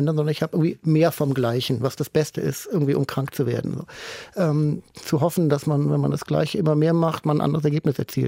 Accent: Germany; Ich bin nun mal an der holländischen Grenze aufgewachsen und in dem Dorf, in dem ich gelebt habe

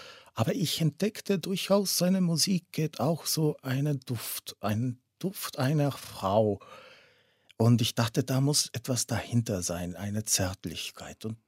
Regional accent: Tallinn, Harju County, Estonia; born there; German is a second language; Minona ist ja aufgewachsen in Tallinn, in derselben Stadt, wo ich geboren worden war.

